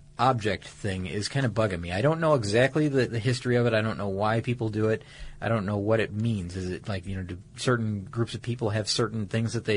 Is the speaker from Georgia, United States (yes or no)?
yes; Atlanta, Georgia, United States; I've been noticing this around my hometown here recently, mm-hmm. around Atlanta.